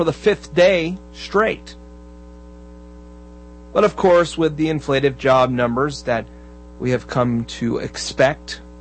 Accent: Florida, United States; We spent under $2 a gallon for gas here in my home state of Florida.

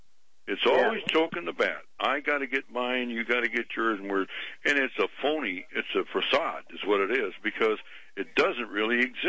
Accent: Canton, Ohio, United States; Yeah, I'm from Ohio. I live in Canton, Ohio.

